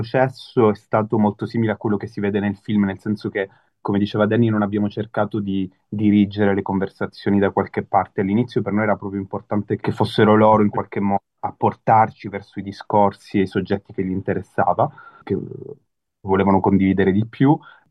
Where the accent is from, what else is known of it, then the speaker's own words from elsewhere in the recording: Palermo, Sicily, Italy; Da palermitano per me questo è stato un quartiere che comunque ho conosciuto abbastanza